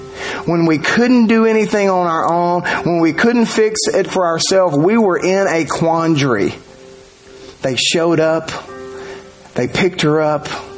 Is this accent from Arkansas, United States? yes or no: yes; Arkansas, United States; We're from South Arkansas.